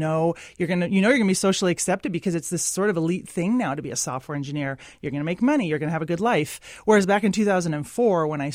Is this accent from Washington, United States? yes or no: yes; Olympia, Washington, United States; also born or lived in Aberdeen; now in Seattle, United States; I love Seattle. I've been here for 16 years, and I grew up in Olympia and Aberdeen. You know, I'm Northwest.